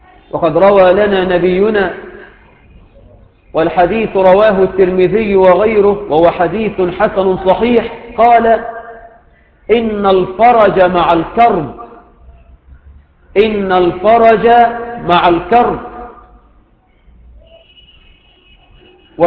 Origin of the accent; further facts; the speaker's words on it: Egypt; اللهم اجعل بلدنا مصر آمنة مطمئنة، رخاء سخاء